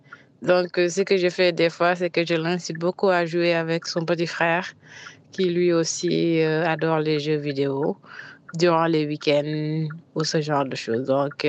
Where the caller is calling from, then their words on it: Dakar, Senegal; Alors, bonjour, je suis Sénégal du Sénégal.